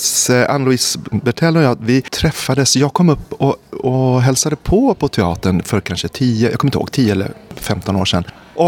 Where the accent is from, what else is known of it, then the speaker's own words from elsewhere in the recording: Stockholm, Stockholm County, Sweden; Jag är uppvuxen i Stockholm. Varje sommar åkte vi till den här holmen i Pargas.